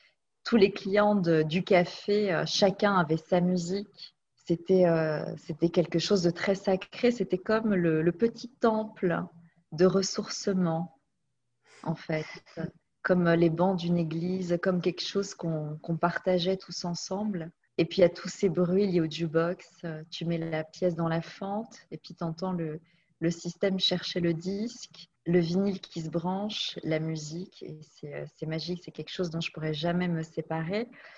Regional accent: Paris, Île-de-France, France; born there; je suis née à Paris, dans le 9e arrondissement, dans la même clinique

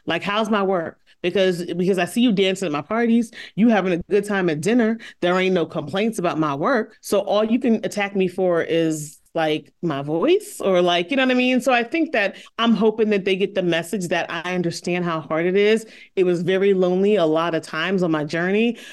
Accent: Philadelphia, Pennsylvania, United States; If people got to know me, I am very nice. I am from Philly. I will definitely fight.

